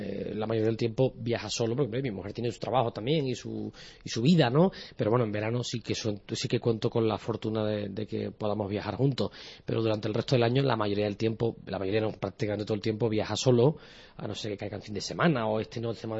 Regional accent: Nerva, Andalusia, Spain; Yo vuelvo, viva Nerva, viva Andalucía y lo que toque. Pero, hombre, sobre todo, viva Nerva, que mi pueblo, y que lo llevaré siempre en mi corazón, vaya donde vaya.

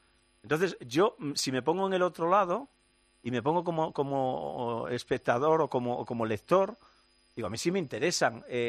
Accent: Sarria, Galicia, Spain; born there; Yo nací en Sarria, pero en una aldea. Sarria es, el digamos, la cabeza de partido, pero yo nací en una aldea muy pequeñita que se llama Loseiro, que es donde nació mi madre también.

